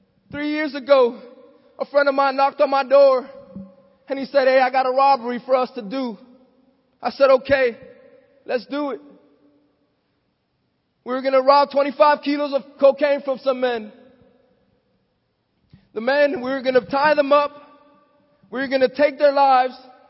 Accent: Miami, Florida, United States; Growing up in Miami, I saw this fast life.

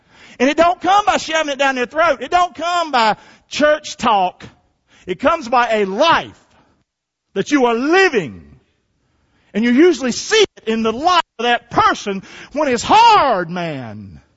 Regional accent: Rockingham, North Carolina, United States; That's the home that I grew up in on River Road, Rockingham.

